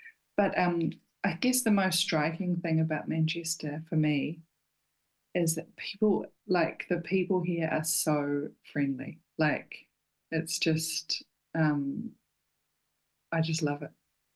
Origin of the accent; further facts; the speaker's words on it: Devonport, Auckland, New Zealand; have a British mum and a dad who's a Kiwi, and I was born in Devonport, And I guess, so I grew up in New Zealand.